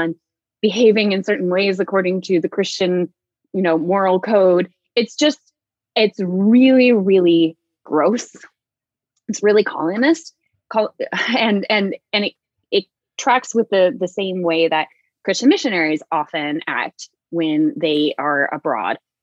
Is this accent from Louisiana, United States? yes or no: no; Visalia, California, United States; And let's just, so I grew up in Central California in Visalia.